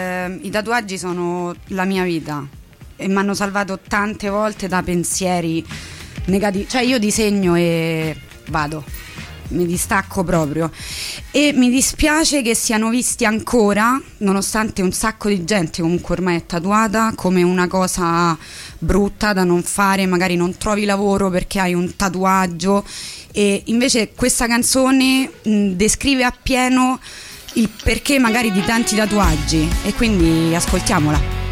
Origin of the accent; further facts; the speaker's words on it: Rome, Lazio, Italy; ho 25 anni, vengo da Roma